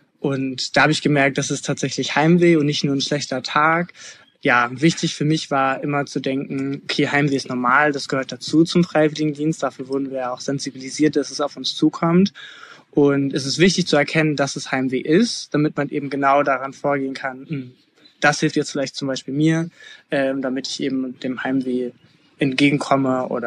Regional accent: Northern Germany, Germany; now in Thailand; Ich bin 19 Jahre alt. Ich komme ursprünglich aus dem Norden von Deutschland, nähe Hamburg. Und bin gerade schon fast 6 Monate tatsächlich hier in Thailand.

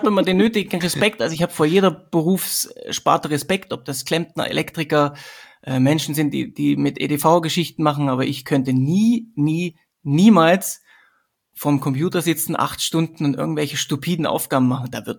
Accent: Sömmerda, Thuringia, Germany; Ich komme ursprünglich aus Sömmerda, das ist das Silicon Valley von der damaligen DDR. Da wurden Büromaschinen hergestellt, das ist sehr, sehr bekannt. Jeder Ostdeutsche kennt diese Stadt. Da komme ich her, ein super kleines Städtchen

